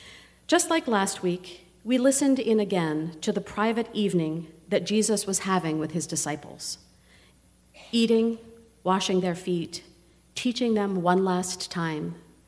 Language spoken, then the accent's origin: English; Pennsylvania, United States; I liked this because it was set among the German-speaking Amish of Pennsylvania, my home state.